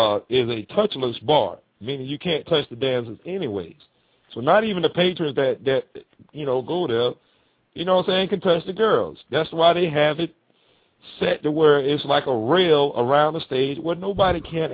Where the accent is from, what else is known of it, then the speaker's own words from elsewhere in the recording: Tampa, Florida, United States; This is right here in Tampa, right here in my hometown.